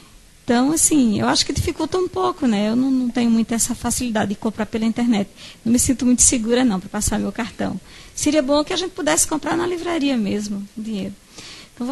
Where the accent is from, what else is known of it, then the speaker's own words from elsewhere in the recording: Paraíba, Brazil; Eu sou da Paraíba.